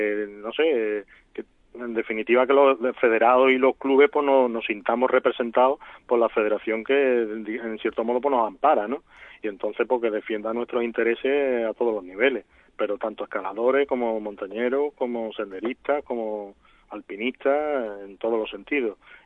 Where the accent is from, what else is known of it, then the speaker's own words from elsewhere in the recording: Seville, Andalusia, Spain; Yo soy de Sevilla